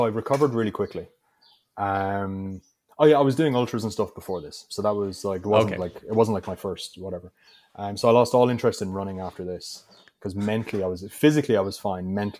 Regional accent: Ireland; basically I'm Irish, so I'm built for winter, right? I'm built for rain and wind and all that kind of stuff.

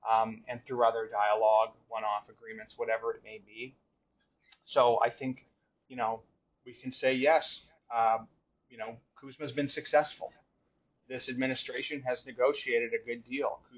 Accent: Manitoba, Canada; and I'm from Manitoba, which you know, sometimes people aren't sure where that is.

